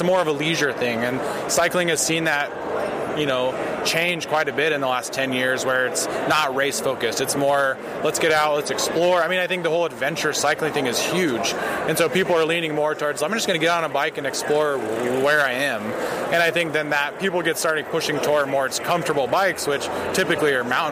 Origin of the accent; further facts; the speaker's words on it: Leadville, Colorado, United States; Yeah, I grew up in Leadville, way up in the mountains. So yeah, Colorado